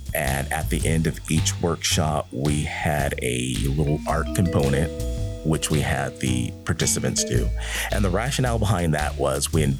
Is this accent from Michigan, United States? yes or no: no; Redlands, California, United States; Because growing up in Redlands, I heard stories.